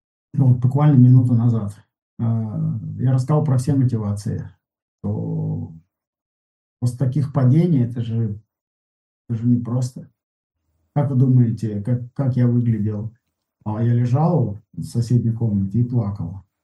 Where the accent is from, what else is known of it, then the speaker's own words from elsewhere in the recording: Siberia, Russia; Такой я есть, сибиряк.